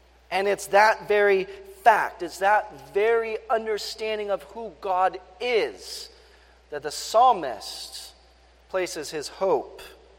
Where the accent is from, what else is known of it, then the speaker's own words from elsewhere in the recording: San Diego, California, United States; I was on the West Coast. I grew up in San Diego, so we had all the awesome surfing